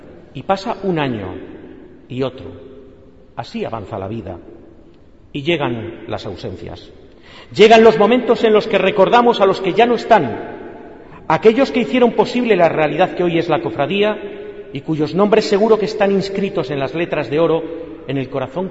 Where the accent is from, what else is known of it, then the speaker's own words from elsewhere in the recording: Zamora, Castile and León, Spain; la Semana Santa de mi tierra, Zamora